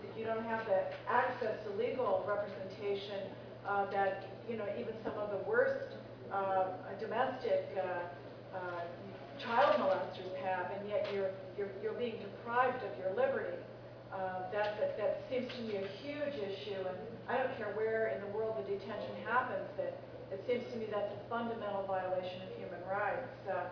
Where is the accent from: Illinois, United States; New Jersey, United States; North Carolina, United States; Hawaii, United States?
North Carolina, United States; I'm from North Carolina. You cannot get a driver's license in North Carolina unless you have a Social Security card.